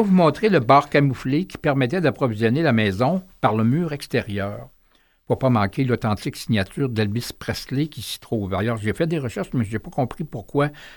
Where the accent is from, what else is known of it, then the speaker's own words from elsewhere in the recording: Quebec City, Quebec, Canada; parce que je suis originaire de Québec aussi